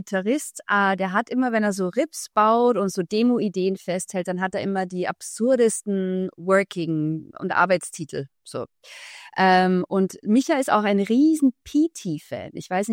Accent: Austria; moved away as an adult; now in Cologne, Germany; sobald ich auch nach Österreich fahre, rutsche ich zurück in meinen Dialekt, in meine Art und Weise zu reden, wie ich das, bis ich 25 Jahre alt war, getan habe.

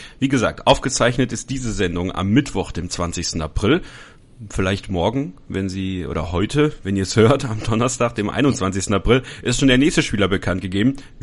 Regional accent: Borken, North Rhine-Westphalia, Germany; komme aus dem Münsterland. Ne? Also die Ecke Essen ist gar nicht mal so weit weg von der Ecke, wo ich herkomme. Das Westmünsterland, ich komme aus Borken. Eine kleine Halbgroßstadt sozusagen.

